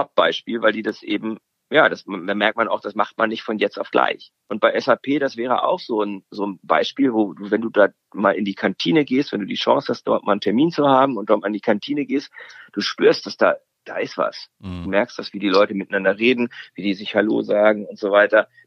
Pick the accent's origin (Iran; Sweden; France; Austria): Sweden; German is a second language; Ich als Schwede, für mich ist es sehr magnetisch